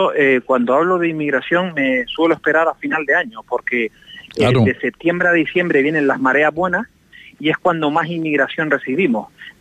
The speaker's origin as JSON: {"language": "Spanish", "region": "Canary Islands", "country": "Spain", "said": "me enfadé como propio canario y como propia persona"}